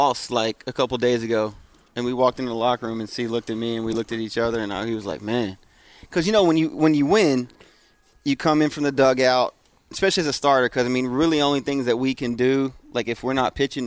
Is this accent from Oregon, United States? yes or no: no; Tennessee, United States; I'm from Tennessee, man. I know Papa John's.